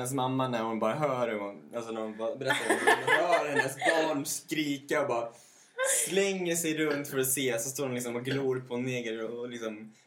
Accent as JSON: {"language": "Swedish", "country": "Austria", "said": "Jag är ju från Österrike."}